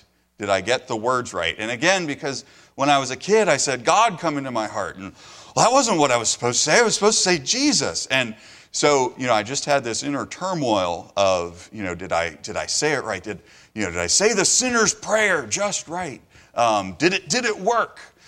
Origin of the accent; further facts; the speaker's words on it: Washington, District of Columbia, United States; I was born in Washington, D.C. I grew up in suburban D.C.